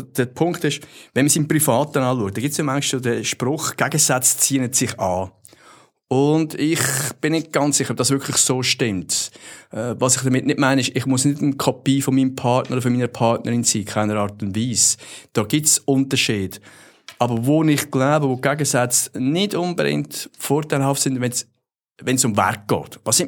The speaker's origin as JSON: {"language": "German", "country": "Switzerland", "said": "Also bei uns in der Schweiz ist der, glaube ich, bis heute gibt es den, also ist sogenannte Steherrennen."}